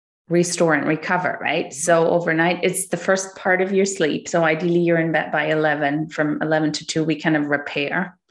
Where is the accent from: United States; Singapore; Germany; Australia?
Germany; moved away as an adult; now in Canada; I'm originally from Germany, and then my husband and I and our son, we moved to Canada 3 years ago because my husband's from here.